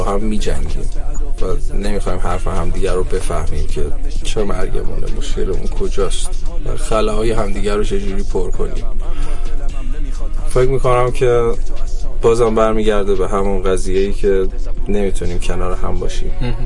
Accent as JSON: {"language": "Persian", "country": "Iran", "said": "چون ما ایرانی هستیم"}